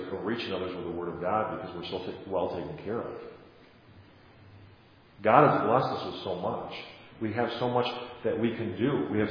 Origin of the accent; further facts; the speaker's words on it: Midwest, United States; We decided to do some steaks because we're from the Midwest.